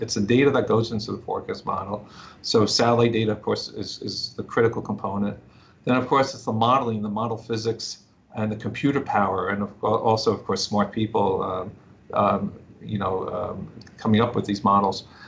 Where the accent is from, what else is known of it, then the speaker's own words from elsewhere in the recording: New Jersey, United States; I grew up in New Jersey, and I remember always being up for a snowstorm.